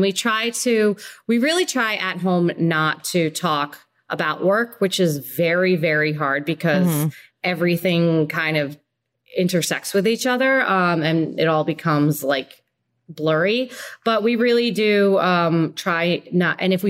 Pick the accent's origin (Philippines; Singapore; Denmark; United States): Philippines; people don't know that I'm Filipino if you look at me